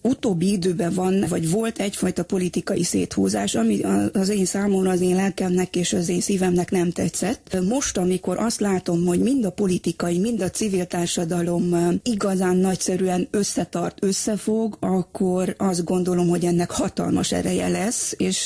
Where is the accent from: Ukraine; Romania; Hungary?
Romania; Transylvania; Boldog vagyok, hogy Erdély a szülőföldem, és Magyarország az édesanyám.